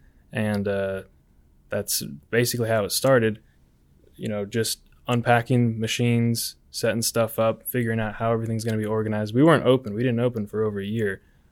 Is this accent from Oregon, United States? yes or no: no; Atlanta, Georgia, United States; I'm from Atlanta originally.